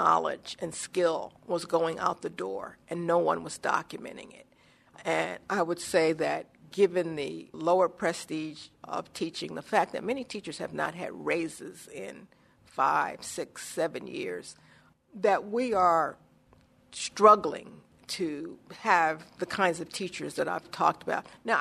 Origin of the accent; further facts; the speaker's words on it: Philadelphia, Pennsylvania, United States; I grew up in Philadelphia. If you wanted to go anywhere in the city, you took public transportation because it was safe, it was reliable, and it was dependable.